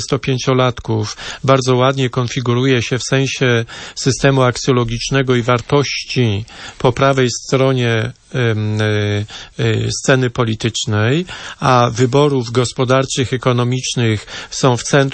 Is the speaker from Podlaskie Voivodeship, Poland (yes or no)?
no; Marcinowice, Lubusz Voivodeship, Poland; Tak się składa, że ja jestem z małego miasteczka, z ziemi lubuskiej, wieś Marcinowice pod Krosem Odrzańskim